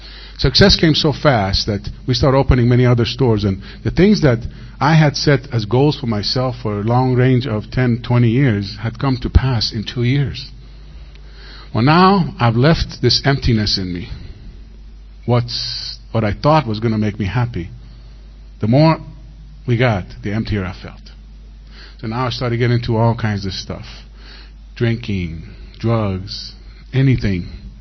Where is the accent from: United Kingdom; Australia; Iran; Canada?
Iran; now in United States; So when I got to America, it was a little different because growing up in Iran, all we were watching was movies like